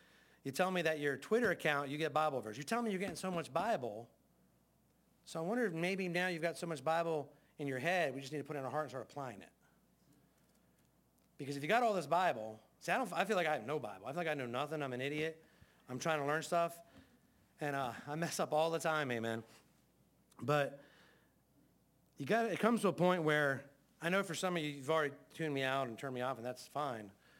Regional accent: United States; Because as American Christians, we don't sacrifice.

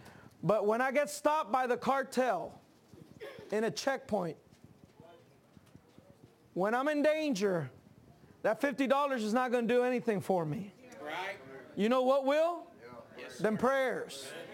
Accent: Dallas, Texas, United States; born there; I'm a Texican. I'm from Texas, born in Texas, Dallas, Texas. But I've been a missionary for almost 20 years now. And so I spent about 11 months out of the year in Mexico. So once in a while, my English sounds Mexican.

